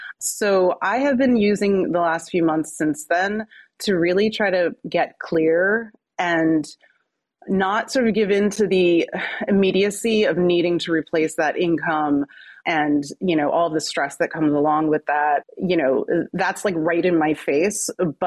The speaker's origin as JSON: {"language": "English", "region": "New Jersey", "country": "United States", "said": "I'm a mom. I'm a wife. And I'm from New Jersey, and I just turned 48 years old a few weeks ago"}